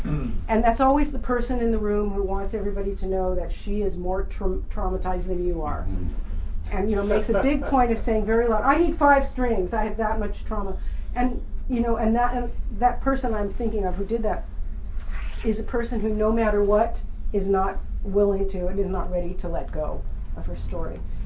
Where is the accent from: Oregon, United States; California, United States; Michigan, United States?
Oregon, United States; We don't have a lot of rivers here. I came from Oregon where there were rivers everywhere.